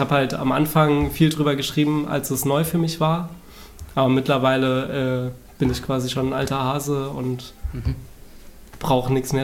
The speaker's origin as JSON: {"language": "German", "region": "Berlin", "country": "Germany"}